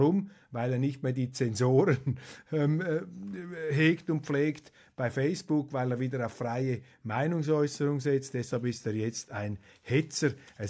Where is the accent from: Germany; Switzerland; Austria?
Switzerland; aber als Schweizer und 25% Deutscher haben wir hier ein akutes Alarmsystem